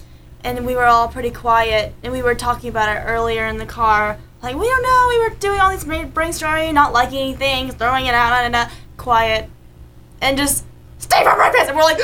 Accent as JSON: {"language": "English", "town": "Seattle", "region": "Washington", "country": "United States", "tie": "born or raised there", "said": "Seattle's very special. I mean, this is my hometown, so this is what I know"}